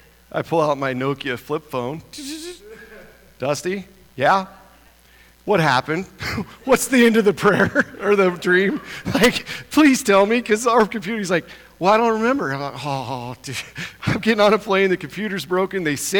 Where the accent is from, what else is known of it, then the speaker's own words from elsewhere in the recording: Idaho, United States; I have no desire to go to New York. I'm from Idaho. I grew up in a town of 300 people. I am not going to New York.